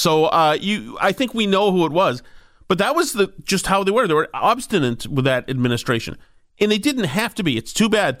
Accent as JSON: {"language": "English", "town": "Winchester", "region": "Massachusetts", "country": "United States", "tie": "born or raised there", "said": "I grew up in Winchester, Massachusetts, a nice little town, pretty pretty, and didn't know anything about politics."}